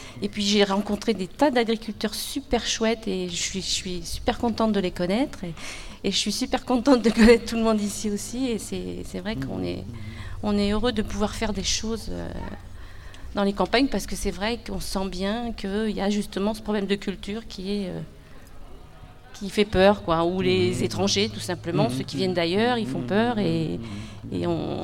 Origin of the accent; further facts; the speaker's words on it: Paris, Île-de-France, France; moved away; Donc moi, je suis parisienne aussi. Et ça fait 18 ans que je suis venue dans la région avec mon compagnon.